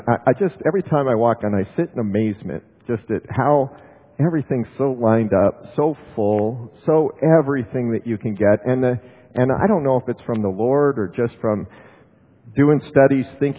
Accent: United States; I have never known, as an American growing up, born in 1954, I have never known going into a grocery store and not seeing all the shelves full.

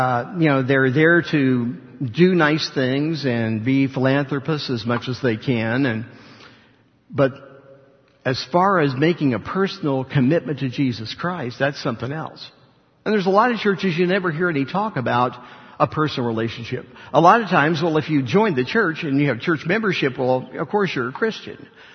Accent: Parkersburg, West Virginia, United States; I was born back in Parkersburg, West Virginia. And I came home from the hospital and lived in my grandparents' house for 17 years, and they raised me.

